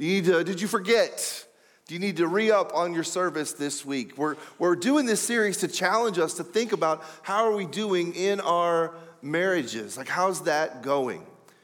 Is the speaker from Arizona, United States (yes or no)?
no; Ohio, United States; Now, I grew up in Ohio, actually, so this is very, I feel like coming home when I'm back in the Midwest.